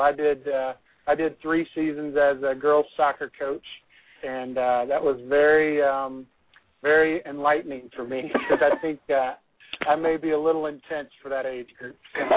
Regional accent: Jasper, United States; now in Atlanta, United States; I'm now down in Atlanta, Georgia, managing a team. And we implement a lot of the same things I learned growing up in Jasper, discipline, hard work, those kind of things.

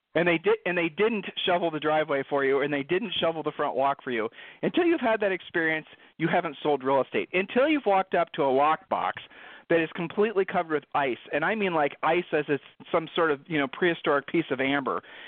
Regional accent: Ohio, United States; now in Texas, United States; But we're from Ohio.

